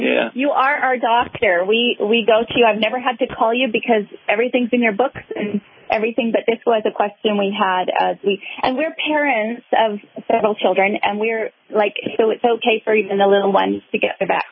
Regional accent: Canada; now in United States; We are both Canadian. We're getting our green cards.

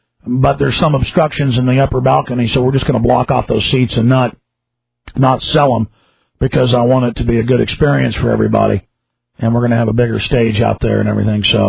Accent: Texas, United States; right there by White Rock Lake. I grew up there on San Fernando Way. It was a street I was born on.

